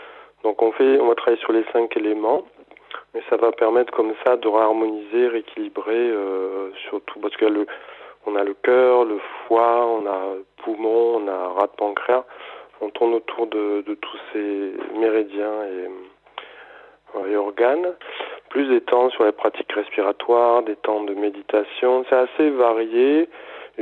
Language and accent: French; Montauban, Occitanie, France; also born or lived in Paris region; je suis originaire de Montauban, mais j'étais en région parisienne.